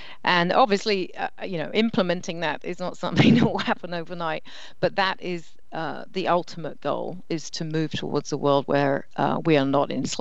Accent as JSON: {"language": "English", "region": "England", "country": "United Kingdom", "tie": "born or raised there", "also_born_or_lived": "Italy", "moved": "yes", "lives_now": "New York, United States", "said": "I grew up in England and I've lived in Italy and then I moved to New York. So I've lived in a few different places and had exposure to different cultures."}